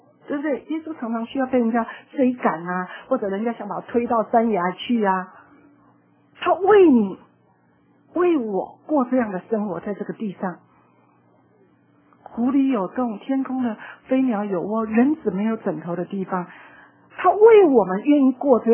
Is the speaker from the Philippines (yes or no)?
no; Taiwan; 我们台湾人哈、啊，那个父母都日本式教育嘛哈，非常严的这样哈